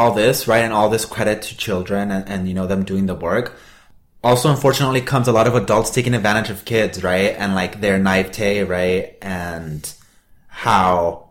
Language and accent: English; Los Angeles, California, United States; Like, I'm also from Southeast LA, right?